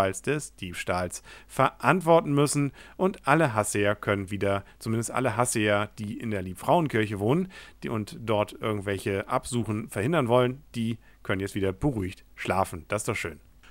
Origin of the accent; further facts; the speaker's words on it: Kiel, Schleswig-Holstein, Germany; Als Kieler ist man ja so einiges gewohnt, was das Wetter angeht, insbesondere auch in der Sommerzeit.